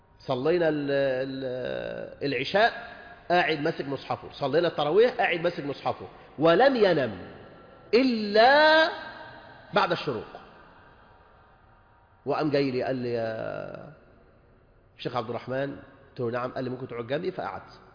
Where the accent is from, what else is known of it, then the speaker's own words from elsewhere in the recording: Egypt; اللهم احفظ بلدنا مصر وسائر بلاد المسلمين